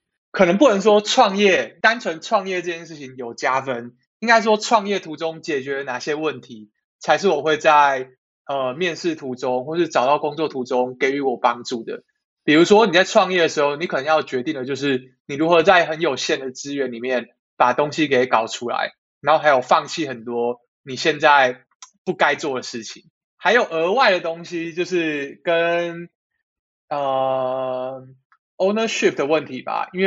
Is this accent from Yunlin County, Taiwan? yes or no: no; Kaohsiung, Taiwan; also born or lived in Taipei; now in United Kingdom; 因为我小时候是在高雄长大的，我的冬天基本上是不下雨的，所以其实我刚到台北那几年